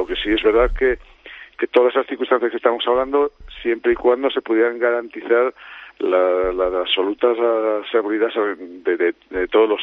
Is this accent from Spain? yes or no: yes; Spain; yo lo digo como aficionado, como español y como ahora seleccionador